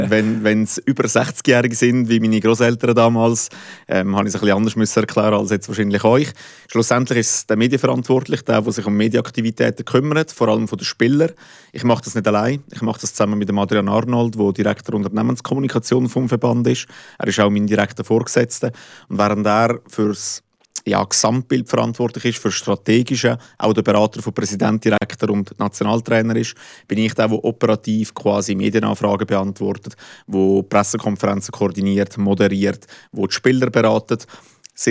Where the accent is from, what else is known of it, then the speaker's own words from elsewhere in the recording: Ticino, Switzerland; now in Fribourg, Switzerland; Seit 12 Jahren in Fribourg, in der Stadt. Ursprünglich komme ich aus dem Tessin. Und ich bin in Fribourg gekommen für ein Studium.